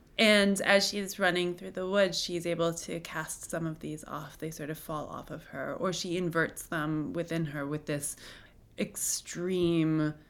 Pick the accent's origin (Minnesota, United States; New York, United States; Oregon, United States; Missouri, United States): New York, United States; Cooperstown; I'm from Cooperstown, New York. James Fenimore Cooper is our first frontier great novelist in America.